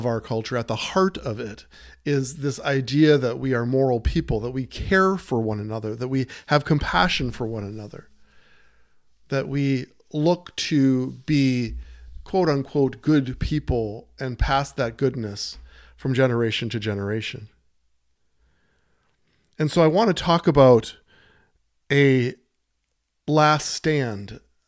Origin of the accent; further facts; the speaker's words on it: United States; I'm an American, and I love this country, and I care for it so much.